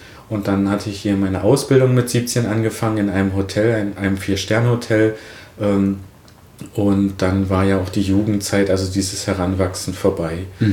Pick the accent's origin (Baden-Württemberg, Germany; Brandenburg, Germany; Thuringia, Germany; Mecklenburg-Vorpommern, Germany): Brandenburg, Germany; Templin; Auf jeden Fall ist es meine Heimatstadt, also dieser Begriff Heimat. Dann ist es auch eine Stadt, die sehr von Gästen lebt. Wir sind eine Tourismushochburg in Brandenburg und haben sehr viele Besucher.